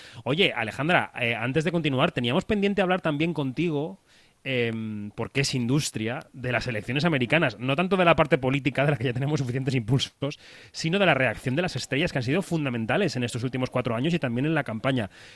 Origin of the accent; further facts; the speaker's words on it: Madrid, Community of Madrid, Spain; born there; una gran zona, además cerca de donde yo nací, o sea que la conozco muy bien